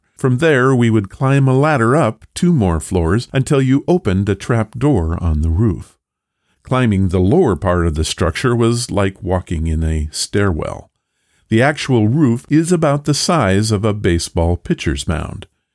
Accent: Detroit, Michigan, United States; I grew up in the Detroit area.

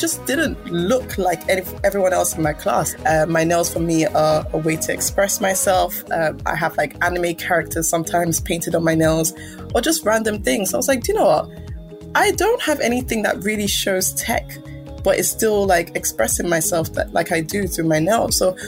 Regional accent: United Kingdom; born there; I am a Nigerian British born robotics engineer.

